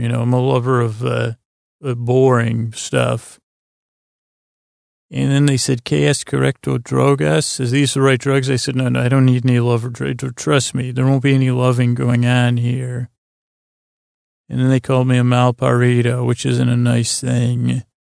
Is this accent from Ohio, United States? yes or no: no; Syracuse, New York, United States; But I knew in Cooperstown, near where I grew up in Syracuse, there was one of those giants they had discovered